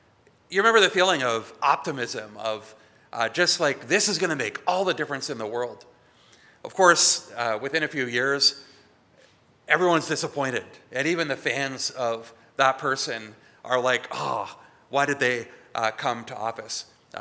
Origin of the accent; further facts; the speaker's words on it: Canada; We're Canadian, we're a little bit suspicious of leadership.